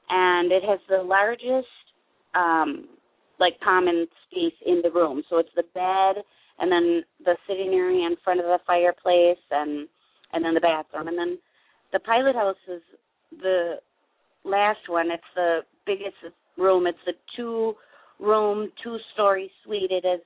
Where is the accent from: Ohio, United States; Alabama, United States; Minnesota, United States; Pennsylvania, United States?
Minnesota, United States; accent: Minnesota; And you might love this with my Minnesota accent, but I always say I'm a boater with no motor.